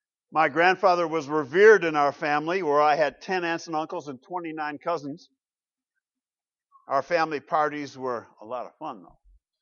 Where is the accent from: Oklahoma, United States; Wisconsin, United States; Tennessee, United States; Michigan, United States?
Michigan, United States; I grew up in Western Michigan, which is strongly Dutch in its heritage.